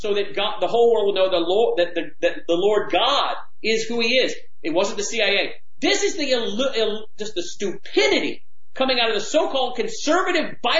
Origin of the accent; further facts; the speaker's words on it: Memphis, Tennessee, United States; Yasser Qadhi, who James White was sitting with in Memphis here in my hometown